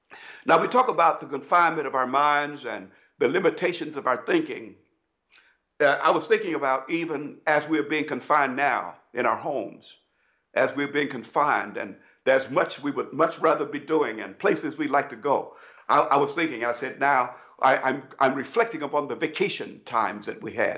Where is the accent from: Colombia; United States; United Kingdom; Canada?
United States; Brooklyn, Illinois; I grew up in Brooklyn, Illinois, a small community